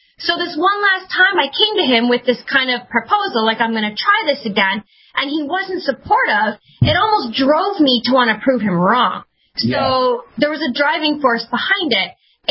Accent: Canada; I'm from Canada. Come from my mama here in Chile, Canada.

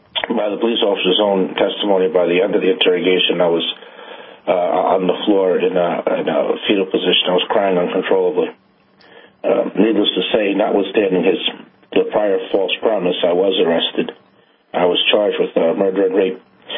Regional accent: Peekskill, New York, United States; whereas I was from Westchester County in Peekskill.

